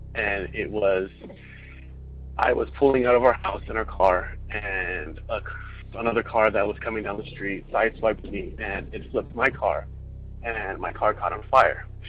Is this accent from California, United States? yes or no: yes; Irvine, California, United States; I'm from Irvine, California, and I have a couple stories for you guys.